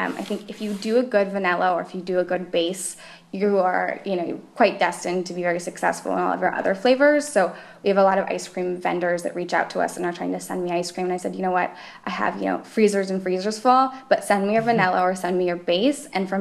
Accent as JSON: {"language": "English", "region": "California", "country": "United States", "tie": "born or raised there", "said": "I grew up in California next to the ocean."}